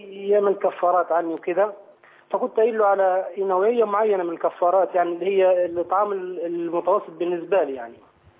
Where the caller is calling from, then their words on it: Saudi Arabia; أنا طبعا أنا بكلمك من السعودية